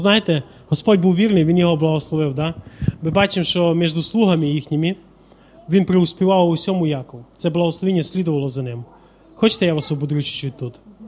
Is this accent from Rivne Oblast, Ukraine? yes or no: no; Zakarpattia Oblast, Ukraine; У нас на Закарпатті кажуть лазово.